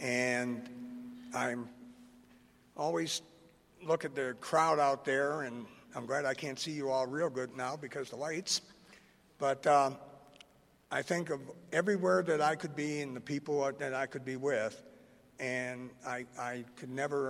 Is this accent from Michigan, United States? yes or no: yes; Michigan, United States; I was born and raised in Michigan.